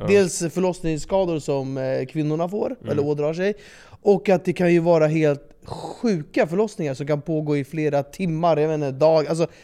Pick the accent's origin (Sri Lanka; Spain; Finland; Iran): Iran; now in Sweden; Bro, vi är iranier